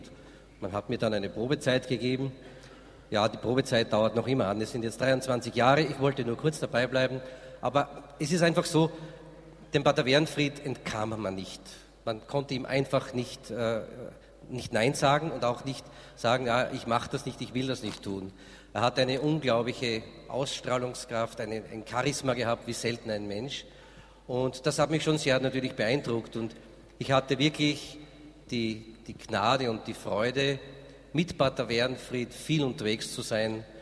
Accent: Styria, Austria; Ich als Steirer, aus Steiermark kommender, habe ich einen Steirerhut mit Gamsbart geschenkt

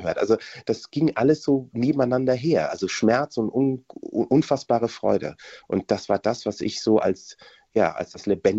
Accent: Bonn, North Rhine-Westphalia, Germany; born there; Ja, tatsächlich bin ich 1970 in Bonn geboren und war 71 hier.

